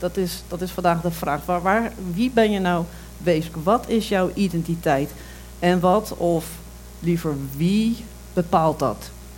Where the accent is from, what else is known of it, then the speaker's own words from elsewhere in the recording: Zwinderen, Drenthe, Netherlands; Ja, ik kom uit Drenthe. Nou, hartstikke leuk. Ik kom ook uit Drenthe.